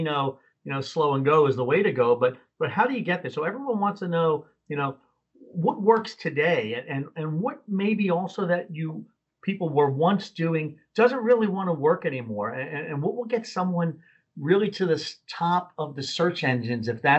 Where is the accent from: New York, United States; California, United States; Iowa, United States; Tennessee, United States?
New York, United States; accent: New York; also born or lived in Monroe / Orlando; When I first was in Monroe, I had a very thick New York accent. And 6 years later, when I moved from Monroe to Orlando, I was talking like this, and my friends were making fun of me.